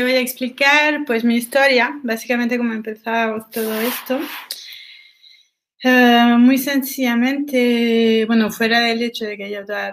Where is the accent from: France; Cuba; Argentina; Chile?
France; accent: French; Spanish is a second language; ahora estoy hablando sin hacer esfuerzos en español para que también se note mi acento francés, porque me parece muy importante la parte de mi personalidad francesa y no quiero que cuando hablo español no se vea.